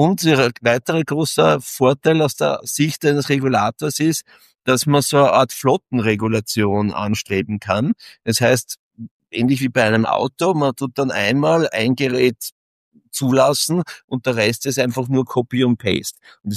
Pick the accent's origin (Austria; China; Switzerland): Austria; born there; indem wir als gebürtiger Österreicher